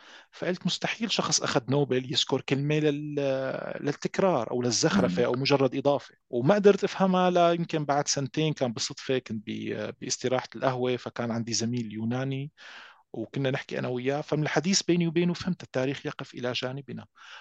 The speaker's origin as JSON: {"language": "Arabic", "country": "Syria", "said": "هيدا ما قد يكون رأي منحاز لأنه أنا شخص سوري،"}